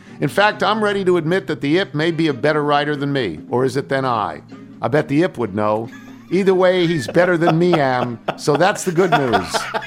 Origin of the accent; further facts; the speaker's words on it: Baltimore, Maryland, United States; now in Dana Point, United States; retired in beautiful Dana Point, California, a beach town halfway between L.A. and San Diego, but I grew up in Baltimore.